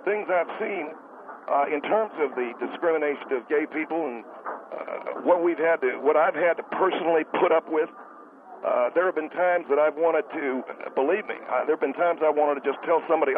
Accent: United States; I'm a gay American man and a gay American journalist.

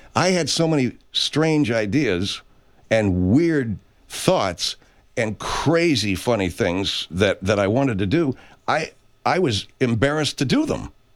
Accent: Arcadia, California, United States; They were located in the Huntington Sheraton Hotel, which was near where I grew up, Arcadia, California.

